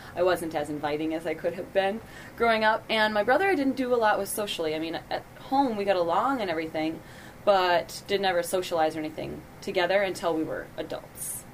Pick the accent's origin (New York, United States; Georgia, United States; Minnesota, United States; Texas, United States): Minnesota, United States; Annandale; I was born in St. Cloud, Minnesota, but I grew up in Annandale, Minnesota, which is a little bit smaller town, about 2,000.